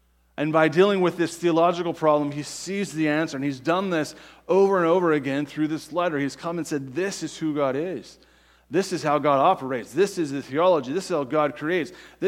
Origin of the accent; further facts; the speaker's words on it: United States; I know, because I'm an American and I'm human, right?